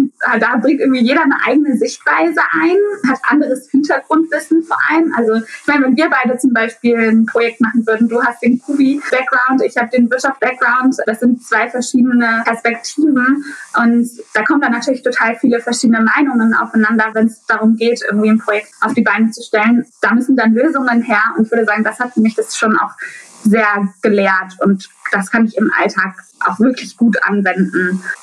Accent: Germany; now in Berlin, Germany; Also aufgewachsen bin ich in der Nähe von Hamburg. Das ist ja so ein Dunstkreis von Lüneburg jedenfalls irgendwie.

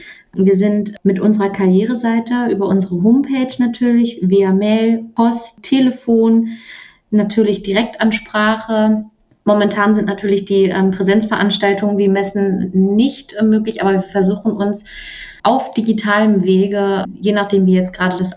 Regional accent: Söderburg, Germany; Also ich komme ursprünglich aus Söderburg, bin hier zur Schule gegangen, bin hier aufgewachsen

